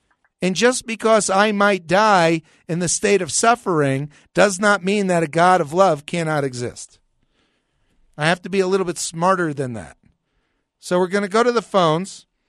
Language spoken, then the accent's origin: English; New Jersey, United States; Chris, and you and I grew up in New Jersey, and we talked a couple times on the air.